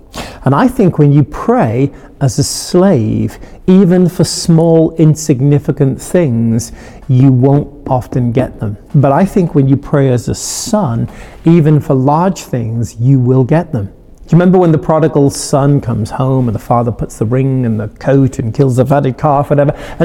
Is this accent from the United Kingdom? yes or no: yes; United Kingdom; also born or lived in France; now in United States; I'm a Brit. I lived in as a missionary in France for 20 years. I now live in New England in the USA.